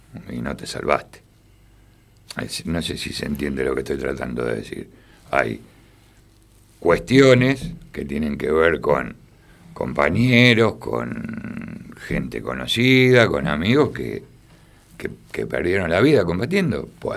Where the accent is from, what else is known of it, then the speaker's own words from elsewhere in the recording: Argentina; Somos orgullosos argentinos cada vez que hay un mundial.